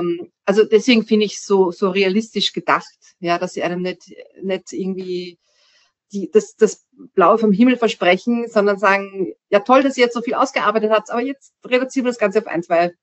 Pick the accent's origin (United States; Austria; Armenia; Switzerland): Austria; und das freut mich als Österreicherin auch, dass halt auch da österreichische und nicht immer nur aus Deutschland Beispiele drin sind